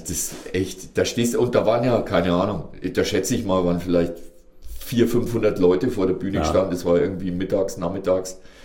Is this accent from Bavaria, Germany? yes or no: yes; Bavaria, Germany; ich komme aus dem Norden Bayerns.